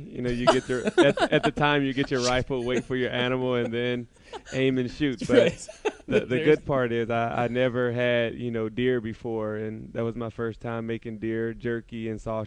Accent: Indiana, United States; You know, it's always a dream for me to put on an Indiana Pacers jersey and go out and put on for my hometown team.

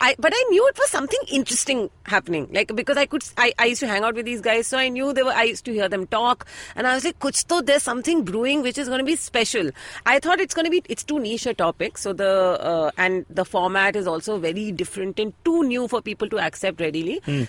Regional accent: Delhi, India; I'm from Delhi, originally.

